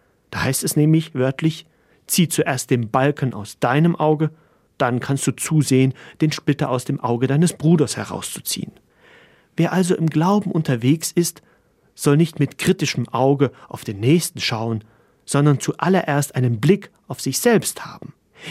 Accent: Chemnitz, Saxony, Germany; Schließlich ist meine Heimatstadt Chemnitz in Sachsen keine Karnevalshochburg.

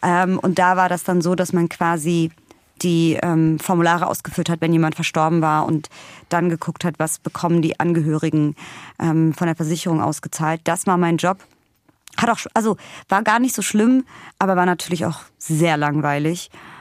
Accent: Berlin, Germany; first language Russian; German is a second language; also born or lived in Vienna, Austria; Eltern kommen aus der ehemaligen Sowjetunion. Meine Mutter aus dem Aserbaidschan, mein Vater aus Georgien. Zu Hause haben wir Russisch gesprochen. Geboren bin ich in Wien, aufgewachsen in Berlin.

